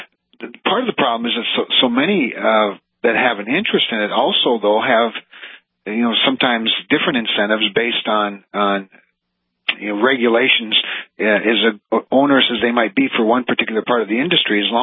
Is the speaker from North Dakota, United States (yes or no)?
yes; Kindred, North Dakota, United States; And never in my life, growing up in Kindred, North Dakota, did I think we'd have a president that would declare war on my daddy's job